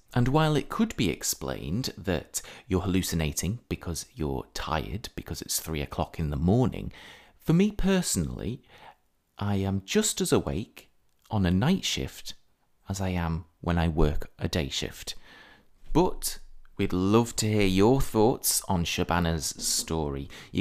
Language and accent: English; South West England, United Kingdom; I'm from Southwest England.